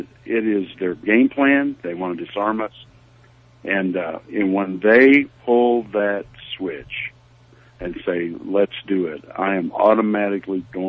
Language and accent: English; Illinois, United States; I'm from the Chicago area originally, and I'm from south of Chicago, so I'm not a city boy. I grew up in the cornland there in Illinois, northern Illinois.